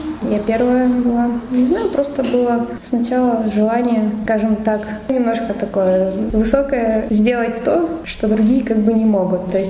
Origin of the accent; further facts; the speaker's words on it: Kurgan, Kurgan Oblast, Russia; Из Кургана.